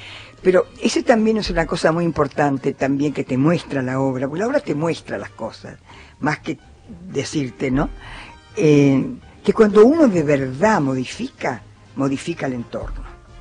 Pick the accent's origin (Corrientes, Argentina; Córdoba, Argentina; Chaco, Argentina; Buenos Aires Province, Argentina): Chaco, Argentina; Yo soy chaqueña, pero no soy tonta.